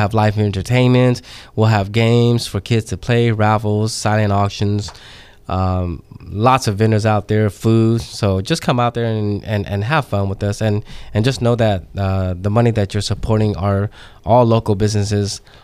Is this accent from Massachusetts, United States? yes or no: no; Fresno, California, United States; Fresno is awesome. I've been here for the last, I can't even count how many years. It's my hometown, I consider it. So even though I was born outside of here